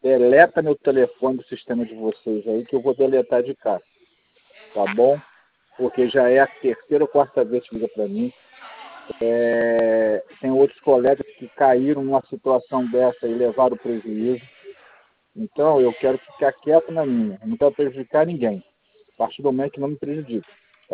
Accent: Rio de Janeiro, Brazil

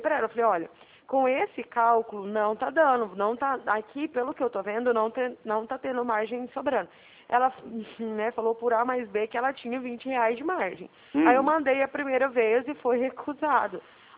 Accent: Araraquara, São Paulo, Brazil; eu sou de Araraquara.

